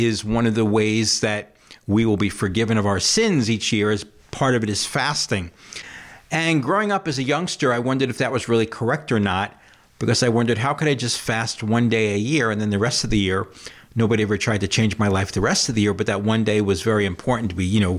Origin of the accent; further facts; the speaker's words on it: New York City, New York, United States; I grew up in New York City. My father came from Israel, and both my parents are Jewish, mother and father both Jewish. And in growing up in New York City, we were a very Jewish family.